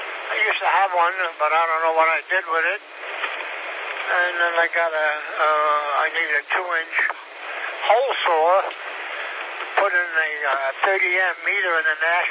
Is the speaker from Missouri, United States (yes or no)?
no; New York, United States; moved away as an adult; I'm a transplant from New York. I've been down here 31 years in November.